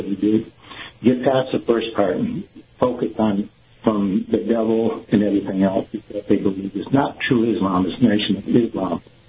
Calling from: Clearwater, Florida, United States; Hey, Kyle. … in Clearwater.

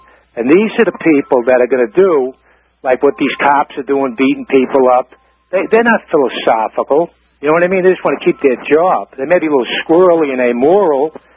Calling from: New York, United States; New York.

